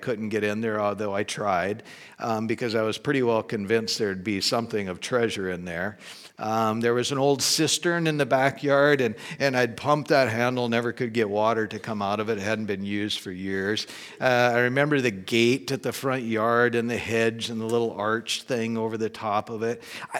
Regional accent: Wolf Point, Montana, United States; moved away; I grew up in Wolf Point. We lived there until 1969, and then moved from there to here.

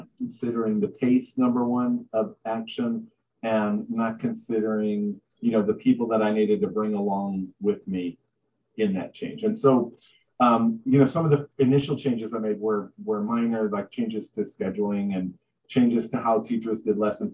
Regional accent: Brooklyn, New York, United States; also born or lived in Houston / San Antonio; I'm a city boy, like major city boy. I grew up in Brooklyn, New York. And so, you know, I grew up in city.

